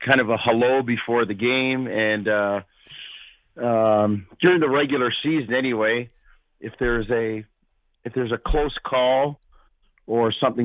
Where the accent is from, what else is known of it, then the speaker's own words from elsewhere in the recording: Queens, New York, United States; I grew up in Queens. I spent a lot of time growing up in Queens, New York. Most of my summers were spent there with family.